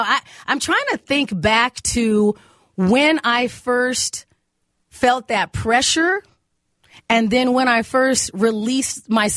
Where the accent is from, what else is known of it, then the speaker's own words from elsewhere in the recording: Arizona, United States; You know, we're in my family, we grew up in Arizona.